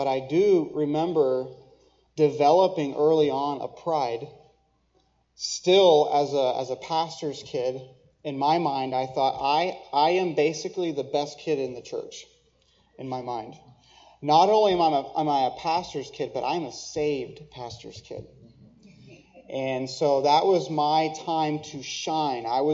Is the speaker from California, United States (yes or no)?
no; New York, United States; My wife and I grew up together in Western New York. I am a pastor's kid. I'm one of six boys.